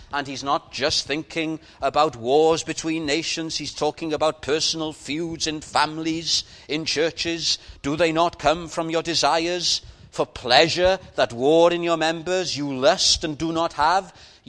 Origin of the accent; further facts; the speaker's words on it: Wales, United Kingdom; Now, I'm a Welshman, and may I be proud